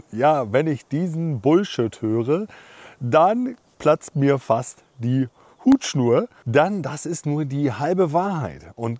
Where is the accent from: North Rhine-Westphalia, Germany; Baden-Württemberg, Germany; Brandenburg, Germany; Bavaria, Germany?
Brandenburg, Germany; Schwedt an der Oder; born there; ich bin ja in der DDR geboren, in der schönen Stadt Schwedt an der Oder, heute kaum noch wiederzuerkennen.